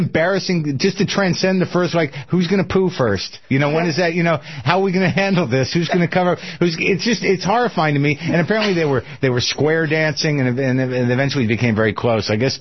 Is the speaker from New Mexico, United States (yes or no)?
yes; New Mexico, United States; Where I grew up in New Mexico, they had the tramway.